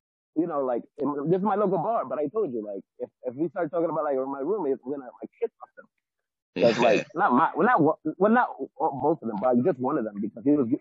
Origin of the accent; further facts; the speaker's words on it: Bronx, New York, United States; Yes. I'm originally from the Bronx.